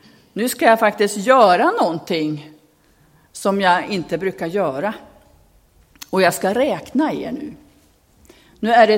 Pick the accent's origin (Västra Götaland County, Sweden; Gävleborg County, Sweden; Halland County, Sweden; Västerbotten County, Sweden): Västerbotten County, Sweden; now in Nybro, Sweden; Vi sjöng den nog hemma i Västerbotten bland sångarna. Och den här har jag hemma, har jag hittat det hemma också i där vi bor nu i Nybro.